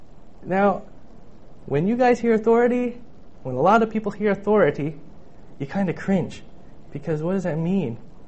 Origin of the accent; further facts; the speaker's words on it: Troy, Michigan, United States; I grew up in Troy in Bloomfield Hills. And I went to Losser High School.